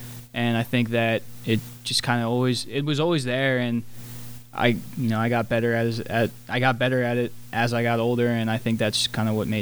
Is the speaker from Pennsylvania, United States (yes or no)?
yes; Valley Forge, Pennsylvania, United States; Valley Forge, Pennsylvania.